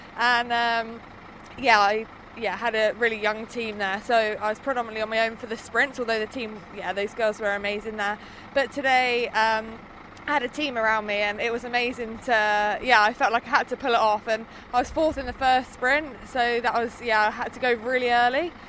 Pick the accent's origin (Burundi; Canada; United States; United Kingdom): United Kingdom; Obviously, being a British rider, I'm always going to target this race.